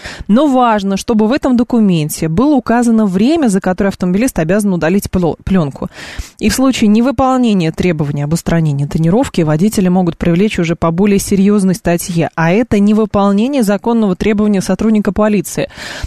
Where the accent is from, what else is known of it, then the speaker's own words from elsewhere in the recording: Lyubertsy, Moscow Oblast, Russia; В Люберцах, кстати, в моем родном городе, ну, более-менее в районе Смирновска